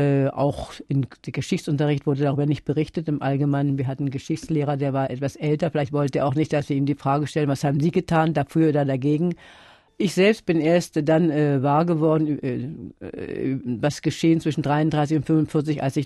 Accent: Germany; now in France; dann will ich auch versuchen, als Deutsche hier irgendwas zu tun in Frankreich.

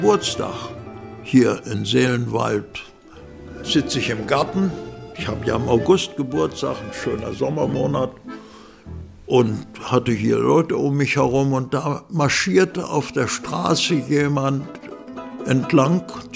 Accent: Königsberg, Kaliningrad Oblast, Russia; also born or lived in East Prussia; Dann sage ich, aus Ostpreußen, ich bin Königsberger. Meine Heimat ist Ostpreußen. Wo mein Eingang in die Welt stattgefunden hat, ist dort.

